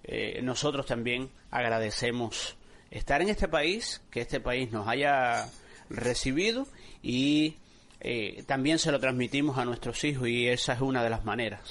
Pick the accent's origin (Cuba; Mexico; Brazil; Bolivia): Cuba; now in United States; como otros cubanos que nos antecedieron, fue agregar algunas de nuestras cosas de la cocina cubana al Día de Acción de Gracia